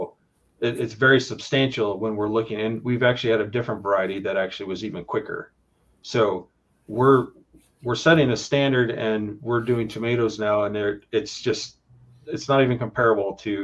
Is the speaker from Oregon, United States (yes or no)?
yes; Harrisburg, Oregon, United States; Well, I grew up in Harrisburg. I graduated as a Harrisburg Eagle.